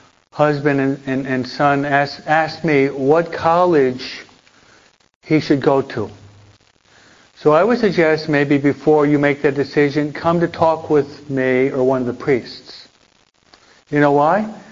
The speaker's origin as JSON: {"language": "English", "region": "New York", "country": "United States", "tie": "born or raised there", "said": "They settled where I was brought up and raised in New York, in upstate New York."}